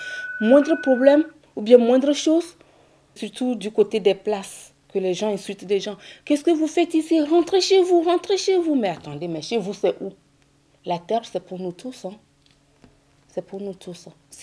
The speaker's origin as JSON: {"language": "French", "country": "Togo", "moved": "yes", "lives_now": "France", "said": "je viens du Togo. Je suis ici en France depuis 2015."}